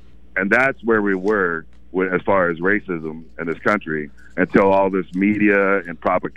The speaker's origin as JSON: {"language": "English", "town": "Atlanta", "region": "Georgia", "country": "United States", "moved": "yes", "lives_now": "Portland, United States", "said": "I came from Atlanta, and I moved over here to Portland because of racism. Okay, my mom wanted to put me in a safer environment."}